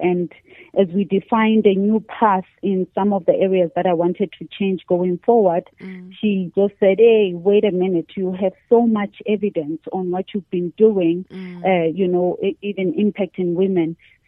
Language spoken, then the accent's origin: English; Rasikororo, Limpopo, South Africa; English is a second language; Yeah, so I was born there and I was raised there, but I eventually went to boarding school at the age of 11, 12 in Polokwane. And yeah, in Mokopane, then I went and furthered my studies in Emalahleni, and that's how I'm more a Mpumalanga girl now